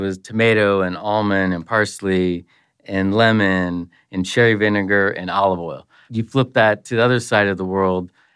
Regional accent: San Antonio, Texas, United States; growing up in San Antonio, my family being so diverse from Mexican, Spanish, German, French, English, Polish, I was exposed to so many different types of cooking growing up.

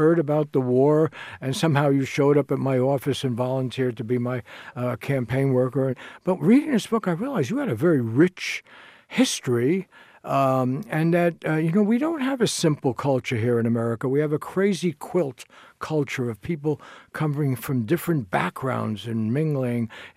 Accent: New York City, New York, United States; I grew up in New York City

